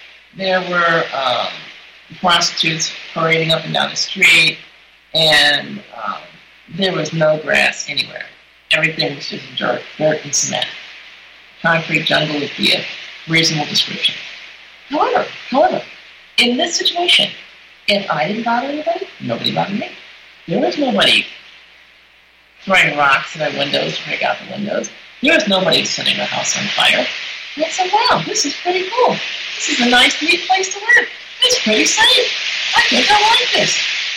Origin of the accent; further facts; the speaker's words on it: New York, United States; Oh, no, I'm from New York. My medical practice is in New York.